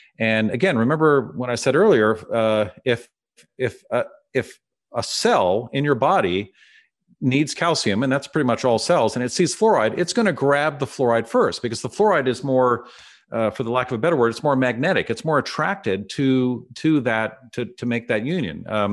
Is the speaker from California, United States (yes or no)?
yes; San Francisco, California, United States; I have fluorosis, Drew. I grew up in San Francisco.